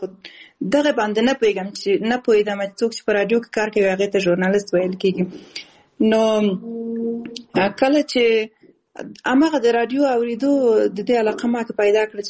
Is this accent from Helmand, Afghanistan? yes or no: no; Balkh, Afghanistan; born there